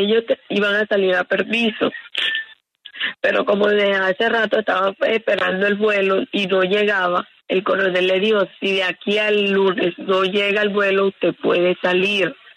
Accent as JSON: {"language": "Spanish", "town": "Fonseca", "region": "La Guajira", "country": "Colombia", "said": "Nosotros somos de Fonseca."}